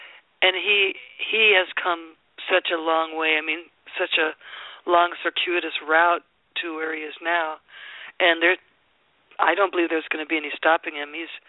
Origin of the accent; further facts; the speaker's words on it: Seattle, Washington, United States; we always like to try to do something special for Seattle because it's my hometown and everything.